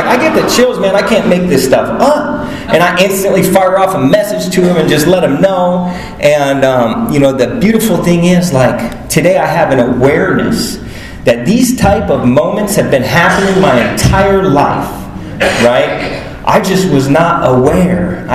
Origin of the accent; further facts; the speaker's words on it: Apache Junction, Arizona, United States; I live in Apache Junction, Arizona. I grew up in Apache Junction, Arizona. And the first feeling of shame I had was being from Apache Junction.